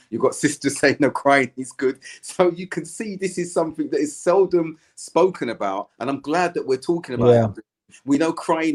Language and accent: English; United Kingdom; You know, being British, that I'm that's one aspect, the British stiff upper lip.